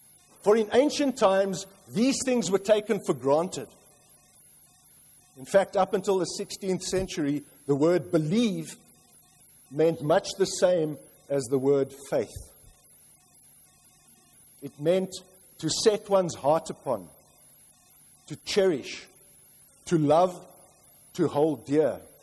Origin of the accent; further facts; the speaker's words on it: South Africa; As a child living in a warm climate, for those of you who don't know, I come from South Africa